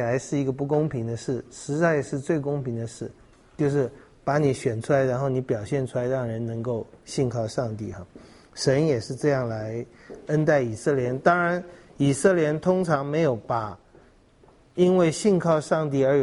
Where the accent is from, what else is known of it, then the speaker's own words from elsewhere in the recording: China; 我们中国人在太苦了，不允许神有任何不灵的时候